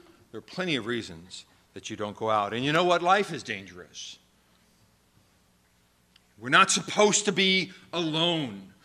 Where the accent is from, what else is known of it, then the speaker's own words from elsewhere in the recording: Virginia, United States; We were on the Appalachian Trail. I grew up in Virginia.